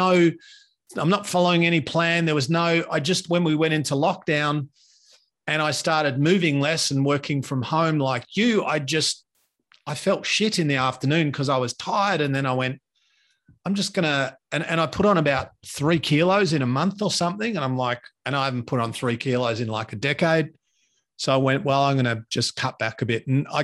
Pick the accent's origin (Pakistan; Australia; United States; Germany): Australia; I grew up in Australia, in an Australian household with traditional kind of, you know, food and a mum who loved to cook.